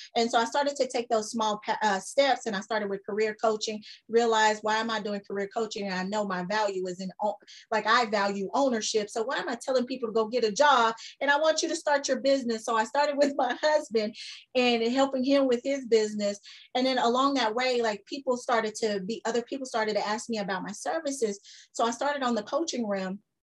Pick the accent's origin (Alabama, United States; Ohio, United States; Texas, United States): Texas, United States; Arlington; I'm from Arlington, Texas as well, and native Texan, came from West Texas, and now up here in the city life, the country girl